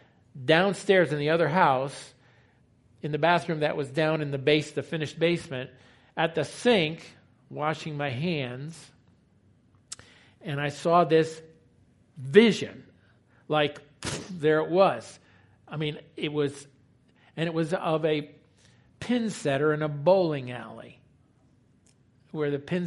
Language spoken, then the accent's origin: English; New York, United States; Do I know? I'm from New York.